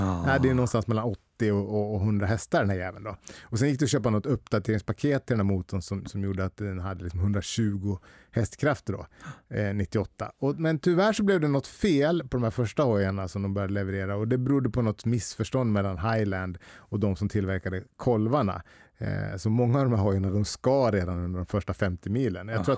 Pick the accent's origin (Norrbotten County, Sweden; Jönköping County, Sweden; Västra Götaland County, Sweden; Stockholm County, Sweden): Jönköping County, Sweden; Jönköping; born there; Nej, men de flyttade till Jönköping. Jag är född i Jönköping.